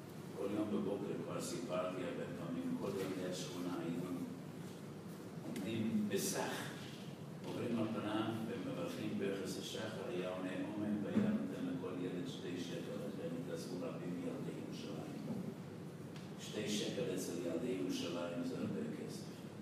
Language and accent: Hebrew; United States; כשאנחנו גדלנו בבית כל פעם שראינו את העבר, והחיים בארצות הברית אז היו קשים מאוד, היה קשה להתפרנס